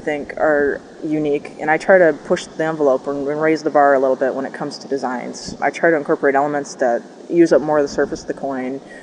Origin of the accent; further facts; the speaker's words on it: Illinois-Wisconsin border, United States; I grew up right on the Illinois-Wisconsin border, still live right around that area.